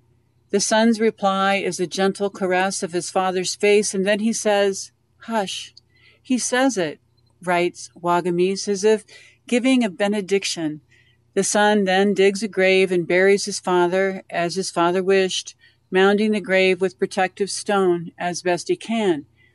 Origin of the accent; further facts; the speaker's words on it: Dodge City, Kansas, United States; from Dodge City, Kansas